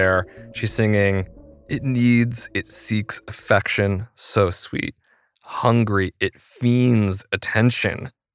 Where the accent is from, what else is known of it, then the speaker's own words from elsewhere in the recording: Maine, United States; I love the loon call because, you know, I grew up in Maine